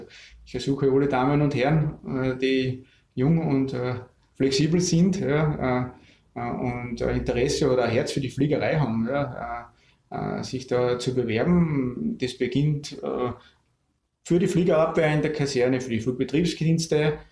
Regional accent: Adnet, Salzburg, Austria; als gebürtiger Installer, als Adninger, habe ich schon als Kind die Hubschrauber immer in der Tiefflugstrecke bei uns vorbeifliegen sehen.

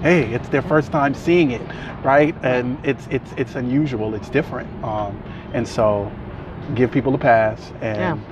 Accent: Los Angeles, California, United States; I grew up in South LA at a time where I lived in a neighborhood that was diverse, right?

